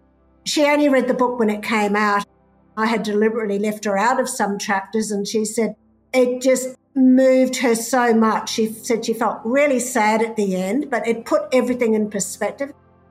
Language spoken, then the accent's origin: English; New Zealand; That was one little gift I got from growing up in the … household in New Zealand.